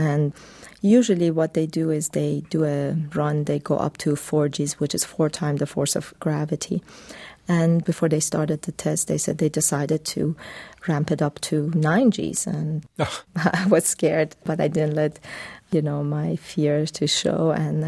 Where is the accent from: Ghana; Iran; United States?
Iran; English is a second language; I wanted to make sure that I showed that I came from Iran